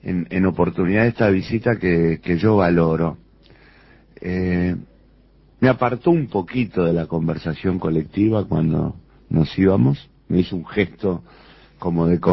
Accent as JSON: {"language": "Spanish", "region": "Montevideo", "country": "Uruguay", "tie": "born or raised there", "said": "Este es mi barrio natal, además. Yo soy de aquí, del Prado."}